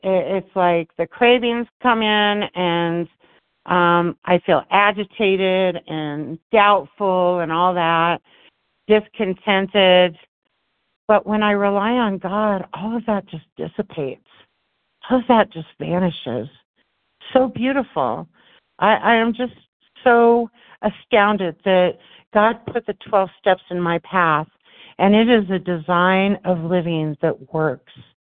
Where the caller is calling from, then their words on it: Colorado, United States; Good morning. I'm calling from Colorado.